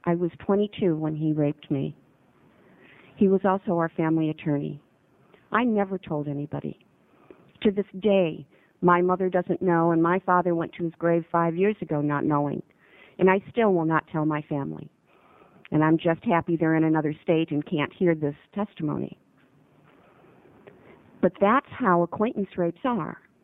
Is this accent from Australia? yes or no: no; Washington County, Oregon, United States; I'm from Washington County, and I can tell you that it happens in Gaston, in Banks, in North Plains, as well as in Beaverton and Hillsborough.